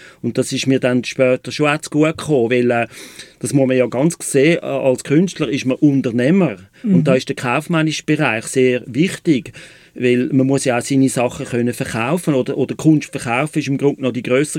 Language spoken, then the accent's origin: German; Agasul, Zurich, Switzerland; ich bin dann von Agasul auf einem Bauernhof aufgewachsen. Ziemlich, wo die Füchse und Hasen sich gut Nacht sagen, wo es mehr Kühe als Menschen hatte.